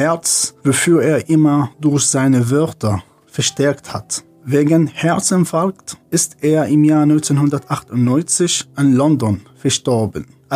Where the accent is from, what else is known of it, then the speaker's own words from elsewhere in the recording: Syria; German is a second language; now in Germany; Ich komme aus Syrien und ich bin in Deutschland seit 2015.